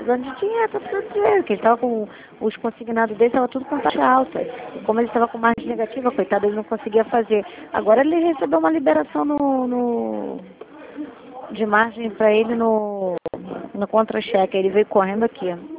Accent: Saquarema, Rio de Janeiro, Brazil; Minha terra. Saquarema é minha terra, mas eu tô quase todo final de semana aí.

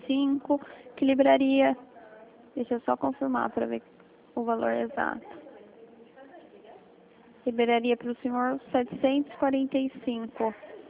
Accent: São Paulo, Brazil; Eu sou daqui de São Paulo

